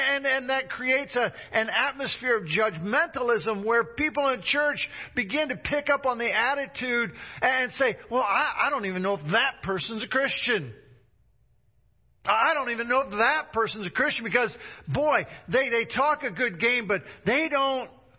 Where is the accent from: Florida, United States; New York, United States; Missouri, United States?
Missouri, United States; Independence; born there; I was born in Independence, Missouri.